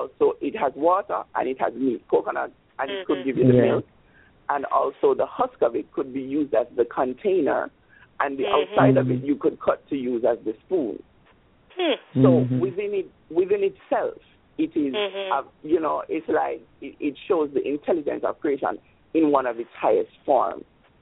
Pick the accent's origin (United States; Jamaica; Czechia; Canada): Jamaica; I'm Jamaican, yeah?